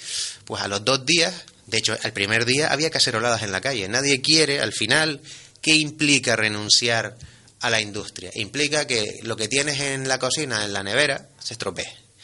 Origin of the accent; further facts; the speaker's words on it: Firgas, Canary Islands, Spain; no veo el agua Firga, que es de donde soy yo.